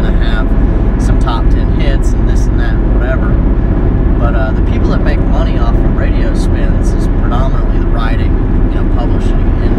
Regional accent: Nashville, Tennessee, United States; growing up around Nashville, you know, I've just always kind of just thought that I didn't want any part of that sort of stuff.

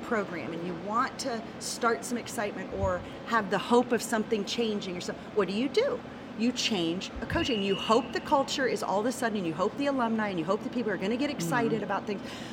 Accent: Bothell, Washington, United States; And we're from Bothell. Woodinville is the next town over.

